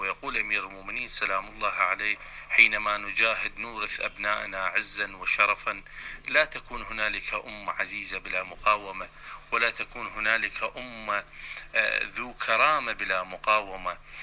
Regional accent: Iraq; من العراق

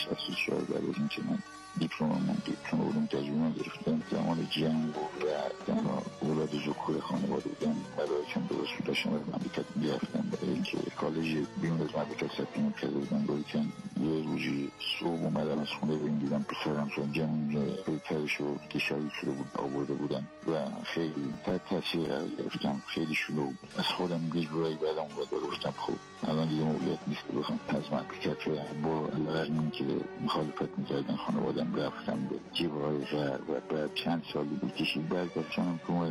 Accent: Khorasan, Iran; من که جانباز هستم، چه اجرا شدم جانباز جنگ 8 ساله از خراسان هستم.

